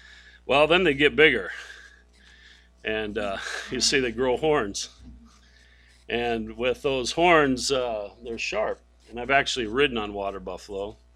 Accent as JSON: {"language": "English", "country": "Philippines", "tie": "born or raised there", "said": "where I grew up in the Philippines, I actually helped a farmer with his water buffalo"}